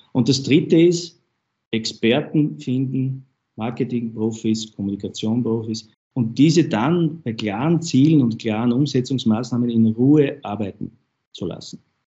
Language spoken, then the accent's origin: German; Austria; Es ist immer schwer, als Österreicher einem Deutschen einen Rat zu erteilen.